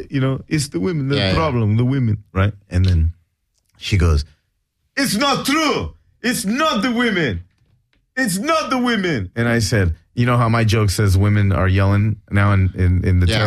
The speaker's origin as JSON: {"language": "English", "country": "France", "second_language": "English", "said": "I am from France. I am from France."}